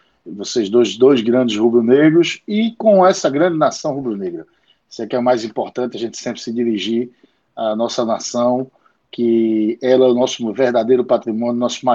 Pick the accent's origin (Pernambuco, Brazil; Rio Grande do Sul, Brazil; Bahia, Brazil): Pernambuco, Brazil; vão ver que a gente é pernambucano, a gente tá lascado aqui